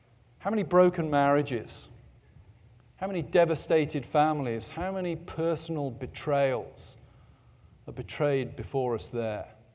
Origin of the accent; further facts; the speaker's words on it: England, United Kingdom; I come from England. To be anybody in England, you have to come from an ancient family.